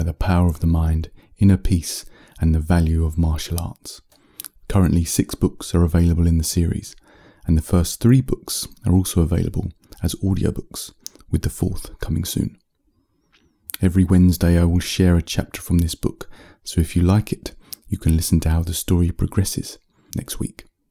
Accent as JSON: {"language": "English", "region": "England", "country": "United Kingdom", "said": "I'm an author from England"}